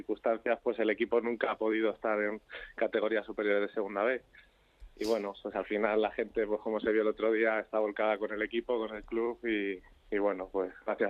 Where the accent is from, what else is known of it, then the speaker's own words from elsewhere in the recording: Fuenlabrada, Community of Madrid, Spain; Sí, soy de Fuenlabrada.